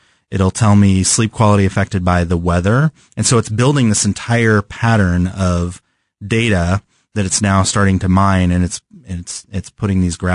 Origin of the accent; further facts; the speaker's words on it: California, United States; Maybe it's because I'm from California where the weather is pretty constant all the time.